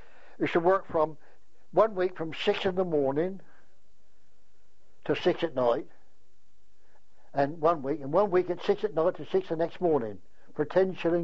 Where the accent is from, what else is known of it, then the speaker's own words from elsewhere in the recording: New Haven, United Kingdom; well, I was born in New Haven on the 27th of July, 1900. And I went to school in New Haven up till I was 13.